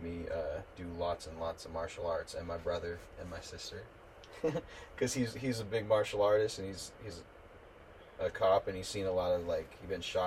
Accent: Carson City, Nevada, United States; also born or lived in Ely, Nevada; Dude, I grew up here in Carson.

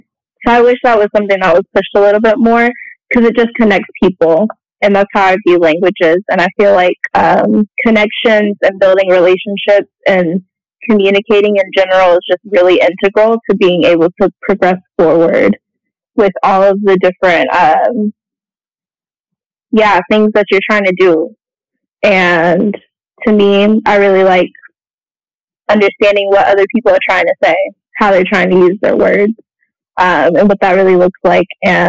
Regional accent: the South, United States; I grew up in the South, and so I don't have an accent necessarily, like a Southern accent, I guess, that most people think of when they think of the Southern United States.

